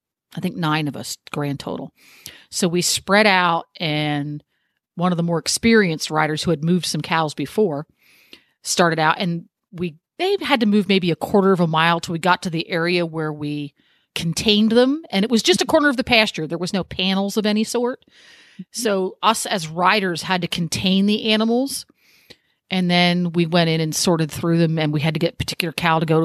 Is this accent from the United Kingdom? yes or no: yes; England, United Kingdom; I am an English girl through and through.